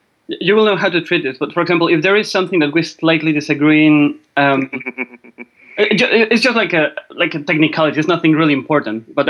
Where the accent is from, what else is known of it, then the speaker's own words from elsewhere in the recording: Mexico; we also have books in Mexico.